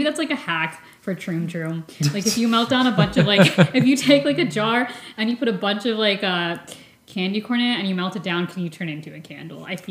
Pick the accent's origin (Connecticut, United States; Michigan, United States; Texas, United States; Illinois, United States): Texas, United States; It's like, this is what you get for growing up in Texas.